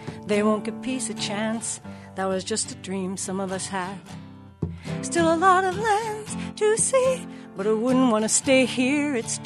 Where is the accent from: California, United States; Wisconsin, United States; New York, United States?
California, United States; I chose this to include in my solo set because I'm from California.